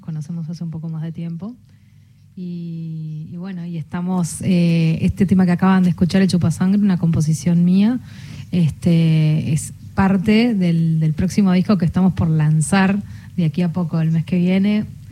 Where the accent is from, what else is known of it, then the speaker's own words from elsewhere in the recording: Buenos Aires, Argentina; Nosotras venimos de las Islas del Delta